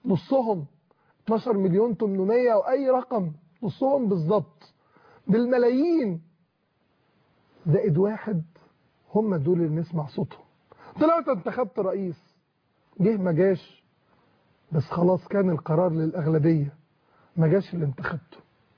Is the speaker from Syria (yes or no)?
no; Egypt